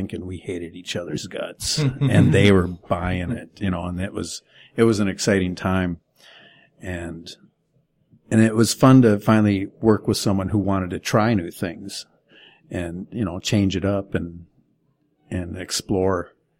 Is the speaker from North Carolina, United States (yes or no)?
no; Minneapolis, Minnesota, United States; I grew up in Minneapolis, so before the early 80s when we got cable, that's all I grew up seeing.